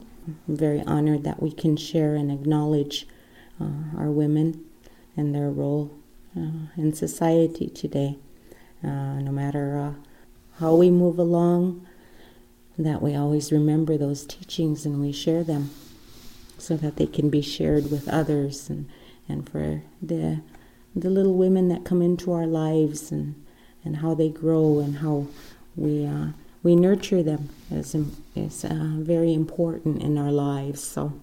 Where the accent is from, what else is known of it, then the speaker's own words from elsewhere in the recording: United States; first language Lakota; I would like to start with my greetings in my native tongue this time